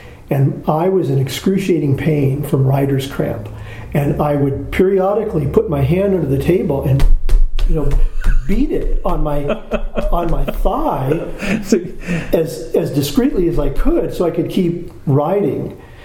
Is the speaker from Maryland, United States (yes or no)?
no; Spokane, Washington, United States; get on an airplane and fly to Hawaii, where I'm going to live out my retirement and not be here in my hometown.